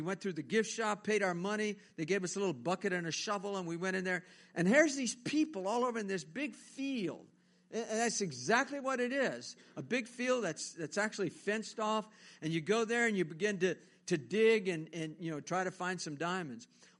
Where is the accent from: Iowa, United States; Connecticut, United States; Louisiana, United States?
Louisiana, United States; Baie Lafourche; moved away as an adult; I came from Baie Lafourche, South Lafourche, and I couldn't get away fast enough when I graduated high school. I wanted to get away because everybody there was dumb, and, you know, it was just so backwoodsy, backwater, you know, just podunk.